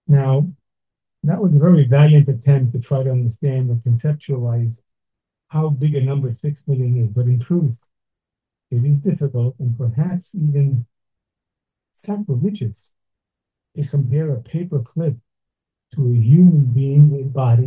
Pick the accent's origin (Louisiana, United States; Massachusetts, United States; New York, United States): New York, United States; New York City; I often joke that I was raised in Brooklyn, New York, in an area called Canarsie.